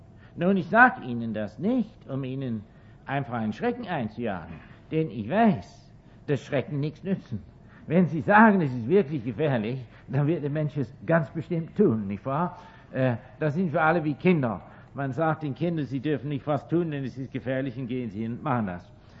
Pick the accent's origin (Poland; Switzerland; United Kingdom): United Kingdom; England; German is a second language; Aber ich hatte aber keine Uniform. Denn ich bin kein Amerikaner, sondern Engländer. Ein Engländer darf eine amerikanische Uniform nicht tragen.